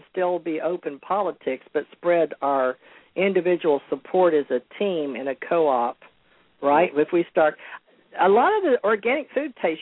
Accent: the South, United States; And I'm from the South. I love my humor.

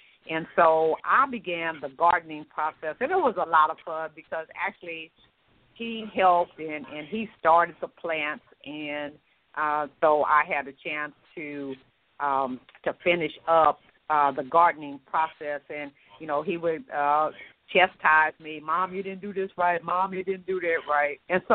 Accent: Watts, California, United States; I was raised in Watts, California.

